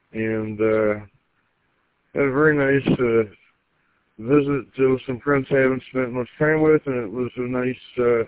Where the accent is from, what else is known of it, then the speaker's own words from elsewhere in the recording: Gaylord, Michigan, United States; also born or lived in Grand Rapids; now in Indian River, United States; I was raised up in Gaylord. I was born in Grand Rapids, ultimately, but we moved to Gaylord in 69 when it was a super, super quiet community